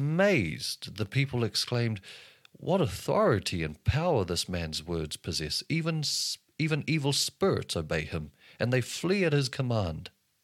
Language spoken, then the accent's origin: English; New Zealand; accent: New Zealand; There are a few Hebrew names in there, so bear with me as I try my best to pronounce these in my New Zealand accent.